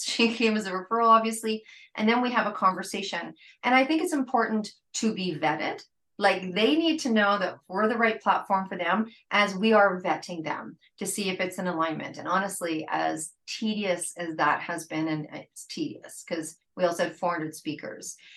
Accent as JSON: {"language": "English", "country": "Canada", "said": "I mean, being a Canadian, I mean, Sherry Ulrich came on and spoke"}